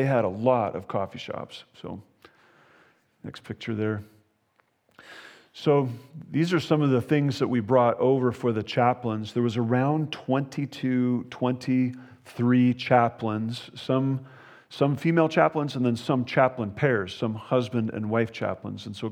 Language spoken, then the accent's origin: English; Montana, United States; It's probably because I was from Montana. I didn't need my hat on. I didn't need my gloves.